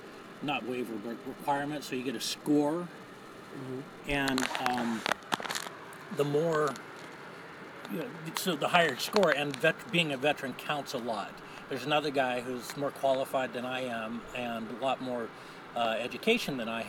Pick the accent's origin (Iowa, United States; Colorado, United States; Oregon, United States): Oregon, United States; Creswell; raised in a small town just south of Eugene, Oregon, called Cresswell. Graduating class was under 100.